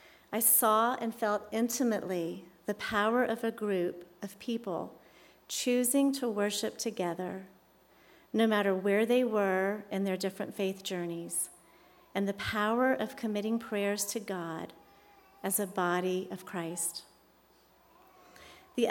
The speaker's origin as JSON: {"language": "English", "town": "Pensacola Beach", "region": "Florida", "country": "United States", "tie": "born or raised there", "said": "I grew up on Pensacola Beach, so it was very easy to imagine a late summer afternoon when the beach is quiet"}